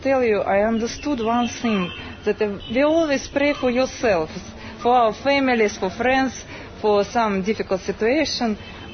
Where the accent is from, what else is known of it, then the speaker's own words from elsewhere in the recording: Russia; English is a second language; I came from Russia.